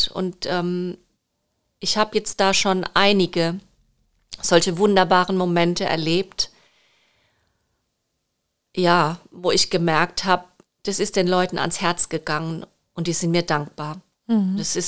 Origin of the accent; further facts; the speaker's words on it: Rhineland-Palatinate, Germany; born there; Also ich bin gebürtige Pfälzerin und liebe die Pfalz